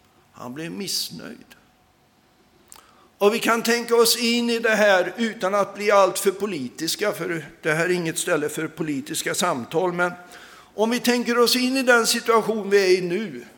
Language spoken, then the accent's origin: Swedish; Sweden; also born or lived in India; Jag föddes på en missionsstation i Indien. Mina föräldrar var missionärer. Jag växte upp som pastorsbarn i Sverige.